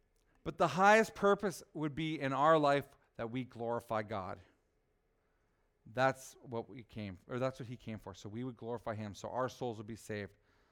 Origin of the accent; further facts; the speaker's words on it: the South, United States; accent: Southern; Picture my southern accent right now when I say Bubba and all that.